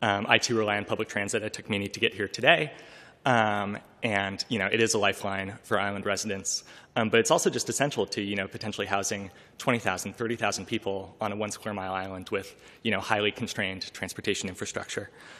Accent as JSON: {"language": "English", "region": "California", "country": "United States", "tie": "born or raised there", "said": "I grew up in the Bay Area, and for a long time I've been interested in cities"}